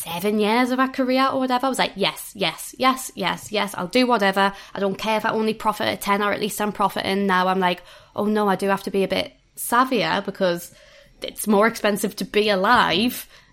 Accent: Newcastle, North East England, United Kingdom; I am from Newcastle

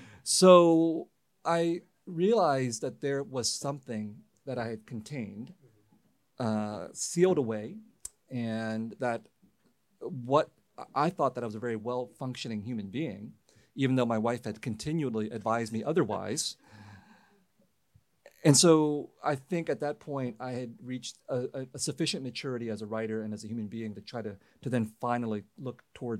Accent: San Jose, California, United States; also born or lived in Vietnam / Harrisburg, Pennsylvania; I was born in Vietnam in 1971 and then came as a refugee in 1975. And we settled initially in Harrisburg, Pennsylvania after our time in a refugee camp. And then we moved to San Jose in 1978.

